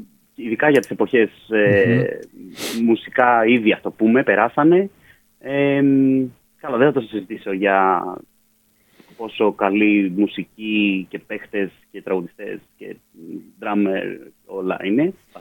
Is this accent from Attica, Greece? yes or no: yes; Oropos, Attica, Greece; το μέρος που μεγάλωσα στον Οροπό.